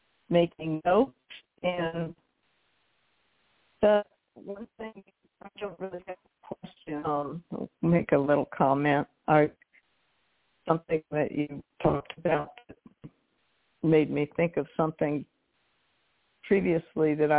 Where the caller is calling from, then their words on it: Ohio, United States; I'm calling in from Ohio.